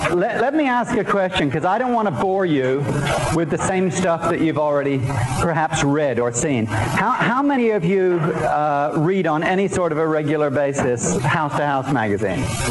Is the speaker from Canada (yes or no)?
no; England, United Kingdom; Now you've probably already gathered, I'm English, okay?